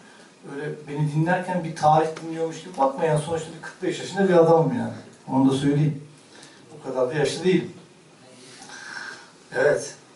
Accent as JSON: {"language": "Turkish", "region": "Istanbul", "country": "Turkey", "tie": "born or raised there", "said": "Ben 1969 İstanbul doğumluyum. Ailemiz aslen Bayburtluyuz biz. Kardeşimin söylediği gibi ilkokulu Levent'te, liseyi Sarıyer İmam Hatip Lisesi'nde, üniversiteyi de Marmara İlahiyat'ta tamamladım."}